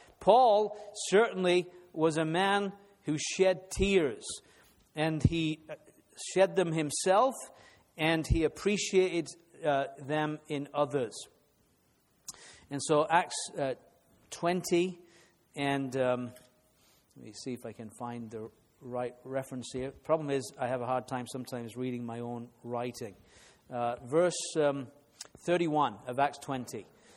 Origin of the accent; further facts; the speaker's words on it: England, United Kingdom; sometimes in this country, and I'm saying this as an Englishman, but the influence of the British on assembly testimony in North America has not always been good.